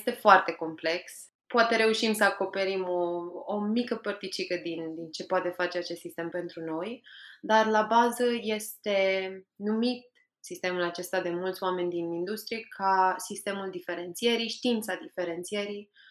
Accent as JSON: {"language": "Romanian", "country": "Romania", "tie": "born or raised there", "moved": "yes", "lives_now": "England, United Kingdom", "said": "pentru că am crescut în România, dar am petrecut și ultimii 10 ani din viață în Anglia"}